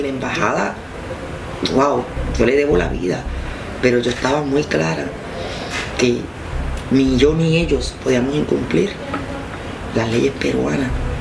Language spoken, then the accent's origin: Spanish; Puerto Rico; en una provincia tan pequeña como Barranca, yo soy la cuarta puertorriqueña que le hacen lo mismo.